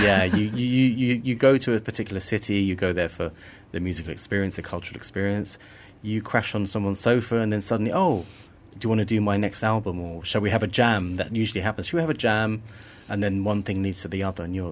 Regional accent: London, United Kingdom; Well, I guess growing up in London, you were exposed to different styles of music, reggae, soul, jazz, pop music.

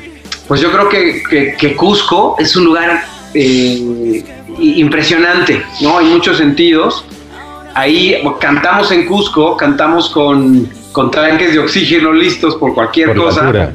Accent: Hidalgo, Mexico; Mira, nosotros también, digo, somos mexicanos y aquí, pues comemos saltamontes, de todo

